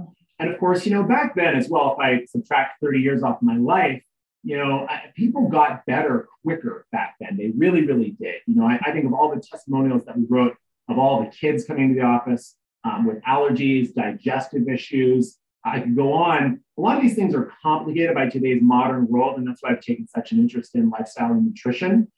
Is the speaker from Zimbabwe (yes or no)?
no; Canada; born there; I was born in Canada.